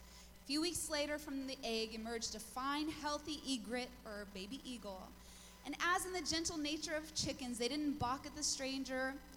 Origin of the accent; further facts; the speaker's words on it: California, United States; I am from California, like Pastor Tim said, and so it's cool just to come and hear all the accents